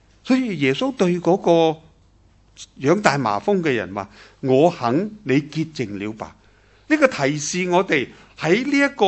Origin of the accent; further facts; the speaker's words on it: Hong Kong; 我哋香港人喺嗰度已经隔离咗十几日